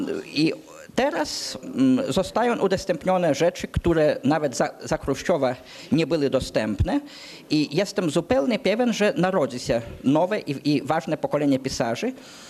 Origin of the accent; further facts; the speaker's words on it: Vilnius, Vilnius County, Lithuania; No, a ponieważ jestem Litwinem z Wilna i leżą mi na sercu sprawy litewskie